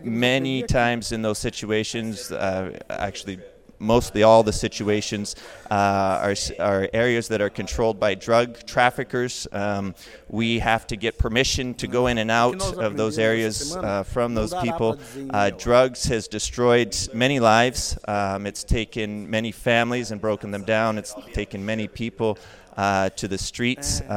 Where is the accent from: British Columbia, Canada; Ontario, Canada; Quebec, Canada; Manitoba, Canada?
Ontario, Canada; Sioux Lookout; I'm Canadian. I grew up in Sulacout, Ontario, northwestern Ontario, there beyond Thunder Bay.